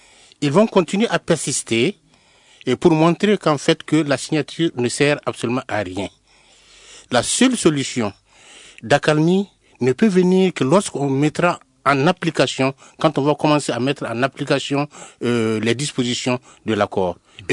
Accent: Ségou, Mali; je suis du Massina

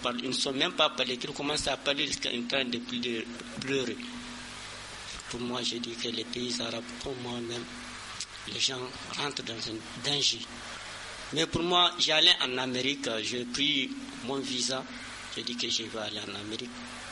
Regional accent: Gao, Mali; Moi, je suis de Gao.

